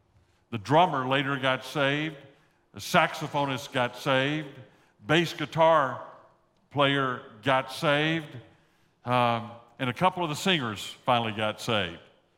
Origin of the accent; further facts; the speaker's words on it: the South, United States; accent: Southern; You know, I was raised down in the South. Every once in a while, you'll hear some Southern phrase come from my voice, or you'll hear a Texas accent come forth